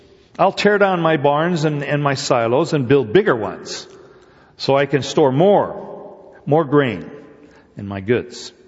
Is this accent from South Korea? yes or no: yes; South Korea; growing up in Korea, I was born, the Korean War ended in 1953 and I was born in 1954. So I grew up in an economy and in a country that was ravaged by war.